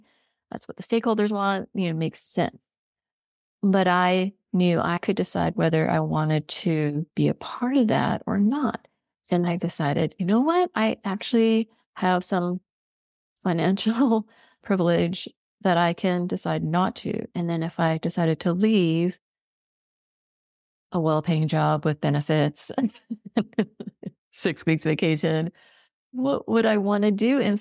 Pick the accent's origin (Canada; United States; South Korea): Canada; Richmond, British Columbia; I mean, I grew up in Richmond, so I know a lot of roads in Richmond and Vancouver.